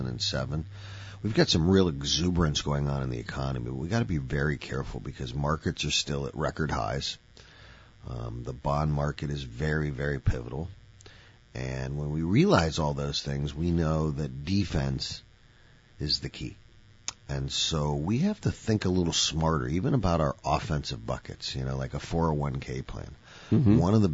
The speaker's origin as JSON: {"language": "English", "country": "United States", "said": "So we have to jump in as the American population and support our community banks."}